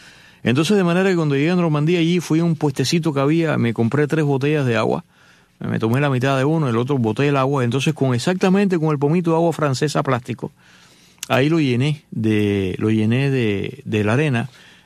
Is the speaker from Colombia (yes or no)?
no; Cuba; moved away; Yo fui ahí a Santa Efigenia porque yo no sabía cuándo iba a regresar a Cuba. No pasó en ese momento, pasó años después y nunca más he vuelto.